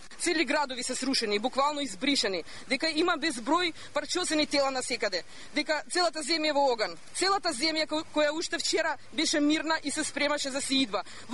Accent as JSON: {"language": "Macedonian", "country": "Ukraine", "first_language": "Russian", "second_language": "Macedonian", "said": "Јас сум украинка и мојот мајчин јазик е руски. Јас потекнувам од мало рударско граче во Украина, на 30 километри од нуклеарната централа која што беше зафатена од руските окупатори пред два дена."}